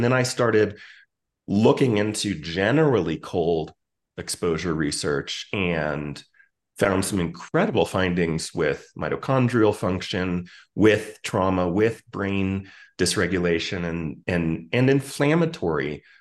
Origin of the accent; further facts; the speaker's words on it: Tucson, Arizona, United States; I grew up in Arizona. I grew up in Tucson. It's hot there.